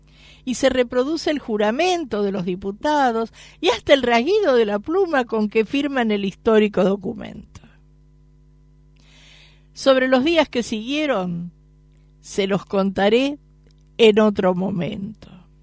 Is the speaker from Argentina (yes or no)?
yes; Buenos Aires, Argentina; born there; a los que nacimos en Buenos Aires, nos dicen porteños